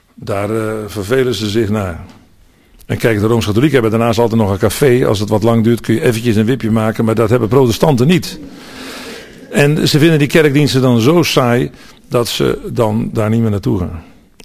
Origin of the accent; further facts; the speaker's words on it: Netherlands; Ik ben nu 61 jaar. Als ik vergelijk hoe het er in mijn jeugd in Nederland uitzag